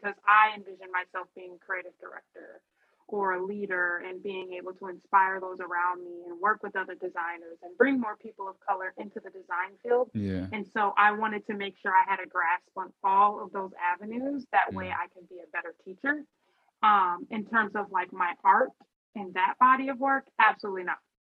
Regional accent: Roseville, Minnesota, United States; Yeah, so I born and raised in Minnesota, the Twin Cities. Okay. Roseville was where I resided as a child.

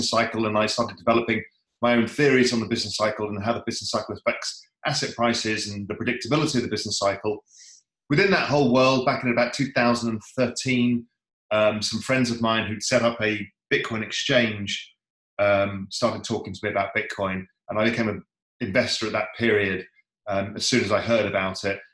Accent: England, United Kingdom; I'm English, half Indian, half Dutch, grew up in England.

